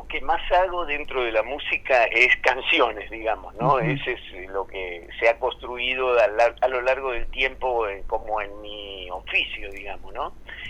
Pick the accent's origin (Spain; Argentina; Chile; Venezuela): Argentina; Santa Rosa, La Pampa; born there; now in El Bolsón, Argentina; No, yo nací en Santa Rosa, La Pampa.